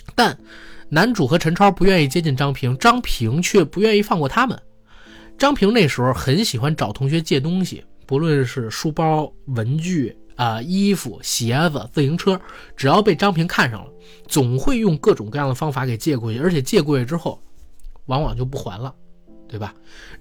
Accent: Beijing, China; 我们北京话叫切，就是切了钱

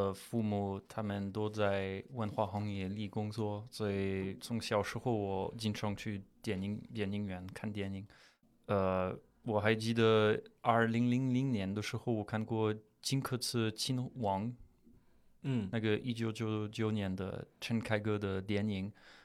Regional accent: Paris, Île-de-France, France; Chinese is a second language; 因为我是巴黎人

